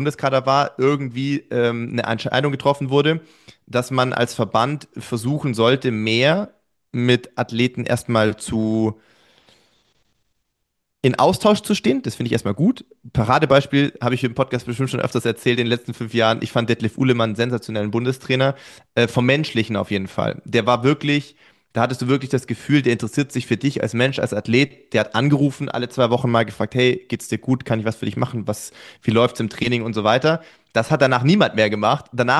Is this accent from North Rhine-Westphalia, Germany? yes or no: no; Sindelfingen, Baden-Württemberg, Germany; Ich bin Sindelfing groß geworden in der Leichtathletikabteilung dort.